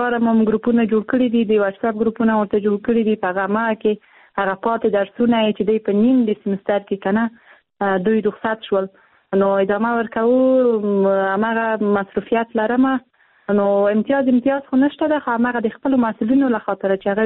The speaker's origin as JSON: {"language": "Pashto", "country": "Afghanistan", "tie": "born or raised there", "said": "زه په افغانستان کې پیدا شوی یم زه د افغانستان یوه نجلۍ یم"}